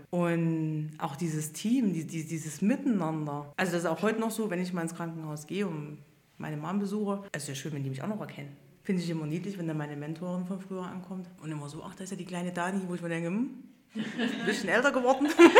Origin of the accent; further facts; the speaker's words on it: East Germany, Germany; Das war jetzt nicht so toll, wenn man da als Ossi hinkommt.